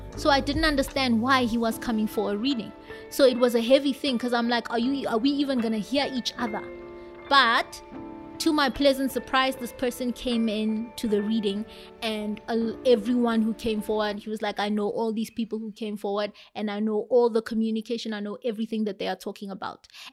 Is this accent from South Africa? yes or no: yes; South Africa; I come from the Xhosa background, and we do our things like this, like that, like that, like this.